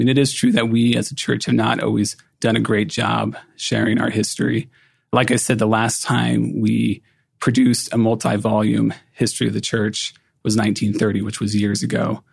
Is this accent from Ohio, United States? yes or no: yes; Cincinnati, Ohio, United States; So Cincinnati, I grew up in Cincinnati, and Kirtland is about 4 hours away by car.